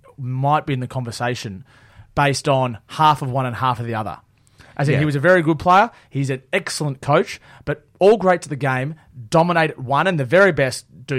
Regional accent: Victoria, Australia; don't presume it's because I'm a Victorian and I don't like people from other states.

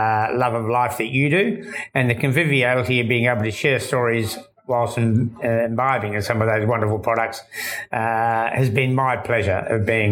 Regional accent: New Zealand; born there; I was born in New Zealand

